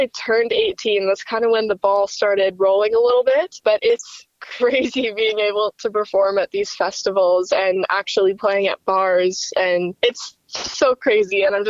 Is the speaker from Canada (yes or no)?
yes; Millet, Alberta, Canada; Yeah, so I'm from the Millet area. I grew up in a pretty small town.